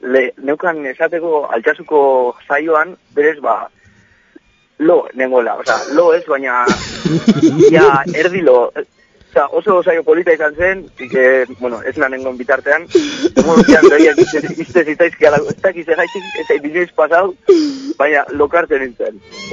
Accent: Vitoria-Gasteiz, Basque Country, Spain; Gasteiztarra naiz eta ontsi bertan nago ne lokalan kanpoan.

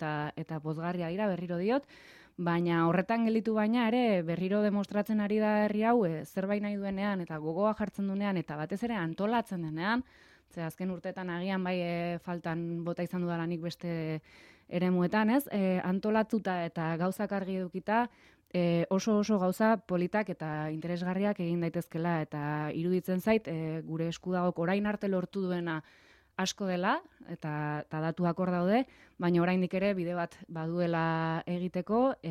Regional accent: San Sebastián, Basque Country, Spain; baina hori gainera Donostitik nator

